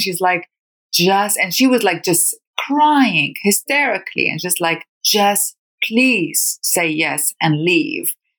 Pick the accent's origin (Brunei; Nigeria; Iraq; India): Iraq; You know, being from Iraq, I grew up in the Iran-Iraq war, and also we were not having access to international media.